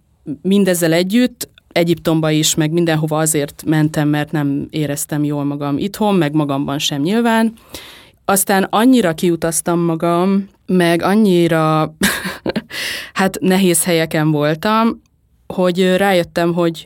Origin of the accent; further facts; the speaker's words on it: Veszprém, Veszprém County, Hungary; 0-tól 18 éves koromig Veszprém, ott laktam, és ott nőttem fel, ugyanabban a házban éltünk a családommal, meg a tesóimmal, és aztán Szombathelyre mentem főiskolára 18 éves koromtól 22 éves koromig